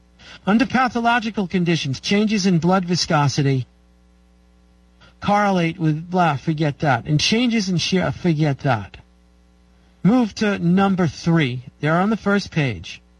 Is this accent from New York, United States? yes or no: yes; New York, United States; The fact that I grew up in New York was a problem.